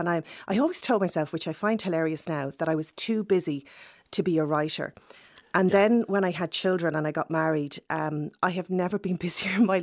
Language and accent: English; Wexford, Leinster, Ireland; moved away as an adult; I'm from Wexford, and I left Wexford at 18, very wide-eyed and innocent, to work